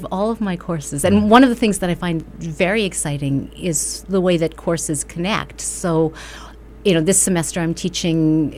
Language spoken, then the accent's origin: English; Canada; moved away as an adult; also born or lived in Dublin / Jerusalem / Chicago; Faraway Canada. Faraway cold Canada. Yeah, I'm from Canada.